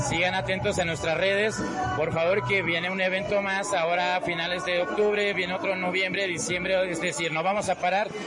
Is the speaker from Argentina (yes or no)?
no; Mexico; now in Colombia; vengo desde México para Colombia y estoy aquí emprendiendo con un grupo de empresarios colombianos y españoles